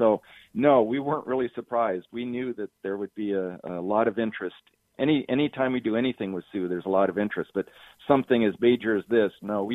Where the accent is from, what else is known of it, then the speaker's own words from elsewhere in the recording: Winnetka, Illinois, United States; I grew up in Winnetka, the northern suburb of Chicago, and my mother bought me the obligate bag of plastic dinosaurs and dinosaur books, took me to Field Museum